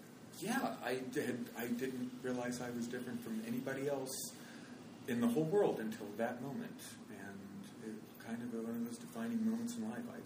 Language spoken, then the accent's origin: English; Kansas, United States; I grew up, and it's embarrassing, I grew up in Kansas, where in 2014 they're still debating teaching creationism in science classrooms.